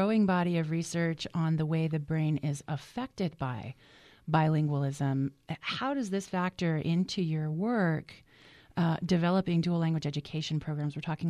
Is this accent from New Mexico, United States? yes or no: yes; New Mexico, United States; I'm from New Mexico. Don't ask me why I chose French.